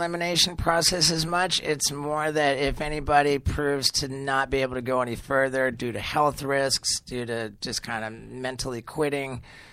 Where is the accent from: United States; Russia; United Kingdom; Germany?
United Kingdom; England; born there; Yeah, I was born in England. I grew up in five different